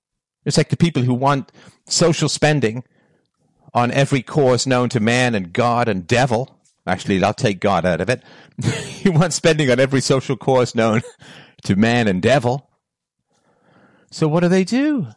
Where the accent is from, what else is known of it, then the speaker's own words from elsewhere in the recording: England, United Kingdom; When I was a kid growing up in England